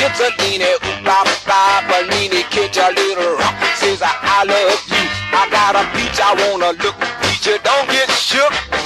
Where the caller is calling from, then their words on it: Florence, Tuscany, Italy; English is a second language; I'm speaking from Florence, Italy. I'm in my lockdown situation as anybody else.